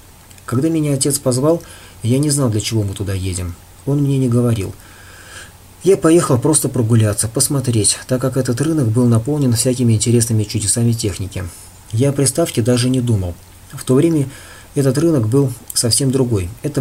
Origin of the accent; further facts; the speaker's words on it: Moscow, Russia; Я родился 21 марта в далеком 1985 году, также в городе Москве, то есть Москва является моим родным городом.